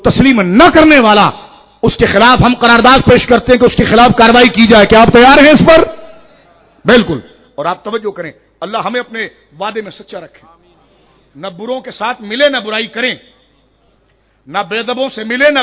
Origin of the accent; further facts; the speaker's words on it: Pakistan; میں نے کہا مجھے فخر ہے کہ میں پاکستانی ہوں الحمدللہ.